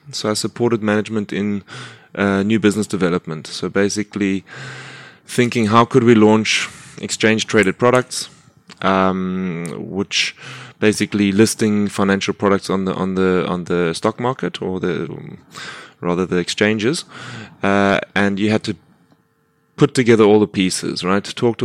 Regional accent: South Africa; So as a South African, obviously got a bit of a passion for the developing world and a lot of the problems there.

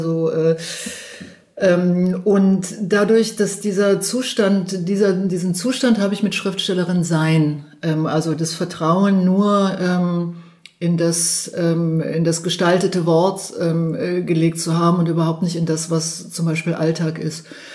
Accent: Cologne, North Rhine-Westphalia, Germany; Ich bin ja aus Köln

